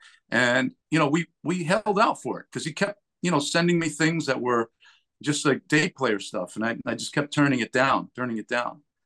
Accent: New Jersey, United States; I grew up in New Jersey around the life, you know?

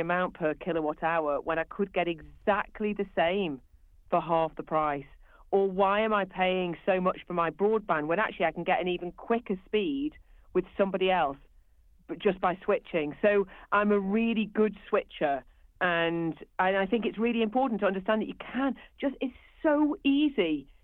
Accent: Stoke-on-Trent, West Midlands, United Kingdom; I was brought up in Stoke, and I'm a proper hustler

